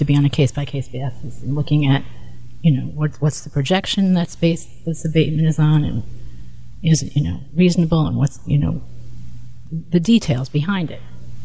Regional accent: New York, United States; I think I grew up in New York a million trillion years ago

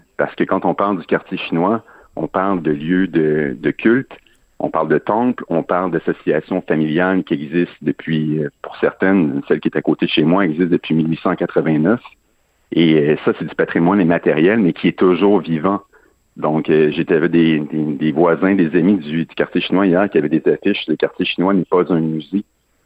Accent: Chambly, Quebec, Canada; Moi, je suis pas natif de Montréal, je suis natif de Chambly.

